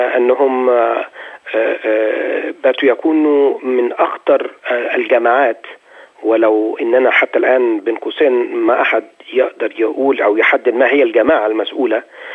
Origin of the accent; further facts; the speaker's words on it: Egypt; للحكماء عندنا في مصر، هم اللي يقولوا إذا كان في أهداف سياسية وإزاي يدافعوا عننا